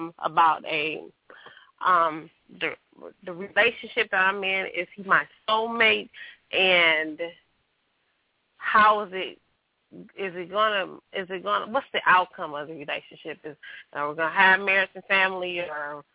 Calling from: Michigan, United States; I'm calling from Michigan.

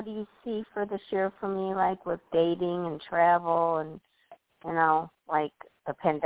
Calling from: Illinois, United States; Illinois. Okay, from Illinois.

